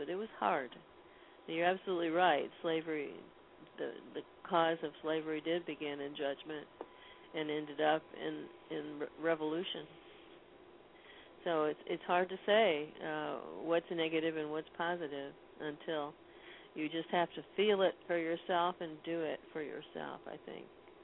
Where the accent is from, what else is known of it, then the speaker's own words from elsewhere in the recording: the South, United States; I was just being a Southerner and showing the Southern point of view